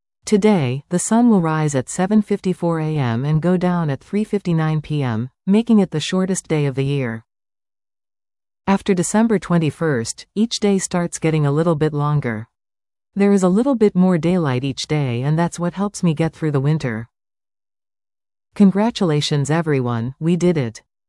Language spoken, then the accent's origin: English; British Columbia, Canada; You can tell I'm from the Lower Mainland because I didn't bring up the rain.